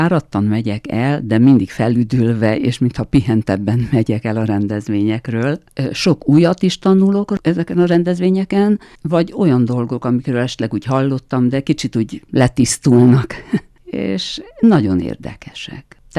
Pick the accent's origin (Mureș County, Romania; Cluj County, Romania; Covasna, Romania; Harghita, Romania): Cluj County, Romania; Gherla; még én azt a helyzetet tudom jobban, mivel oda valósi vagyok. Szamosújváron születtem, és 30 évig ott éltem